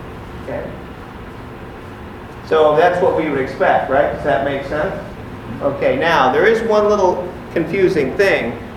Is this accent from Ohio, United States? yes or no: no; Chicago, Illinois, United States; I'm from Chicago, I can vote early and often.